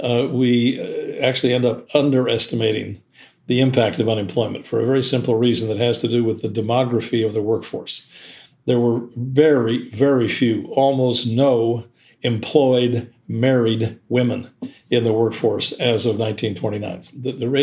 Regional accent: Seattle, Washington, United States; In my hometown of Seattle, there's a very famous photograph that has circulated for years

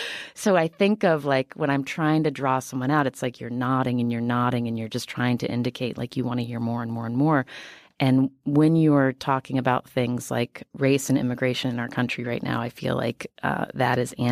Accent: West Virginia, United States; On the other hand, I am from West Virginia, and I understand why West Virginians are voting the way they're voting right now.

